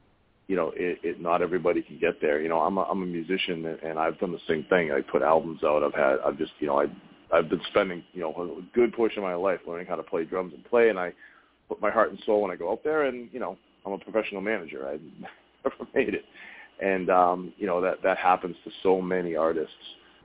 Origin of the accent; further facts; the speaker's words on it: Boston, Massachusetts, United States; I pronounce it maybe because I'm from Boston, paper mâché.